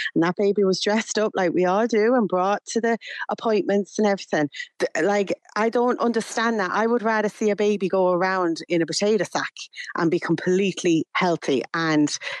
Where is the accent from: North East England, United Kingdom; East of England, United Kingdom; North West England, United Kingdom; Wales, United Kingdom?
North West England, United Kingdom; Manchester; I'm from Manchester in England.